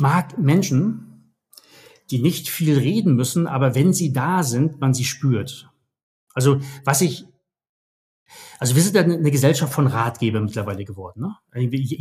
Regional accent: Waren, Mecklenburg-Vorpommern, Germany; meine Kindheit in Wahren-Müritz hat mich extrem, extrem geprägt. Ein wunderschöner Ort.

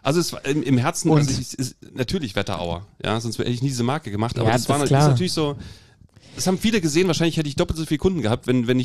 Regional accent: Bad Nauheim, Hesse, Germany; born there; Ich bin in Bad Nauheim geboren.

